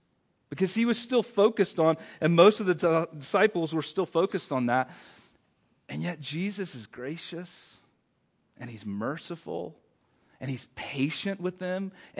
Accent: North Carolina, United States; I grew up in North Carolina, which is the heart of NASCAR country.

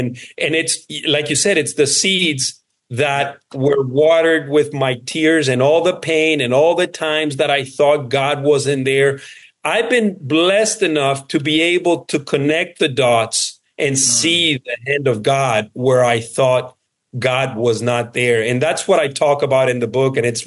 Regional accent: Colombia; now in United States; I'm originally from Colombia, and my mom moved to the U.S.

